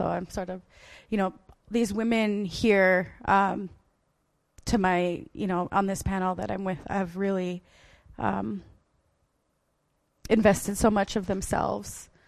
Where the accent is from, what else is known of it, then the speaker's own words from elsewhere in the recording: Jemez Pueblo, New Mexico, United States; I am from the Pueblo of Jemez. In New Mexico, which is, you know, one of the four corner states. I am not of Diné